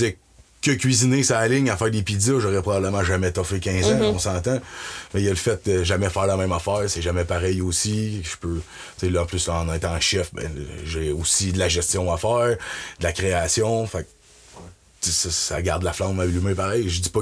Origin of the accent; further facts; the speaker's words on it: Terrebonne, Quebec, Canada; also born or lived in Montreal; now in Trois-Rivières, Canada; J'ai grandi à Terrebonne.